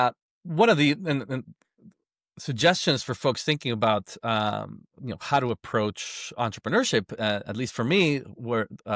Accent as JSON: {"language": "English", "country": "Guatemala", "tie": "born or raised there", "said": "So I was born and raised in Guatemala."}